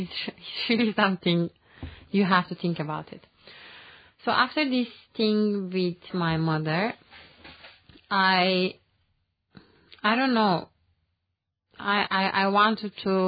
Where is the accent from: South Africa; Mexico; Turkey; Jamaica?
Turkey; English is a second language; now in Luxembourg; I'm 25 years old and I'm from Turkey. Before, I have lived in four different countries and currently I'm living in Luxembourg.